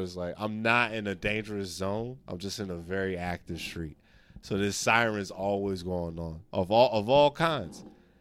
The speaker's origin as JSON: {"language": "English", "town": "Camden", "region": "New Jersey", "country": "United States", "tie": "born or raised there", "said": "But growing up in Camden, specifically that town"}